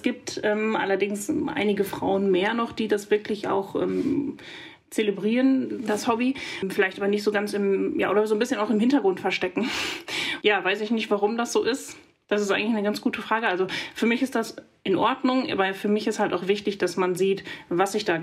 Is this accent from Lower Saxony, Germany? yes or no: no; North Rhine-Westphalia, Germany; Weil das ein Teil meiner Heimat ist und ich diese Strecke hier auch noch mit dem Museumszug nachfahren kann und das unheimlich gerne mache. Das verbindet tatsächlich was das Ruhrgebiet ausmacht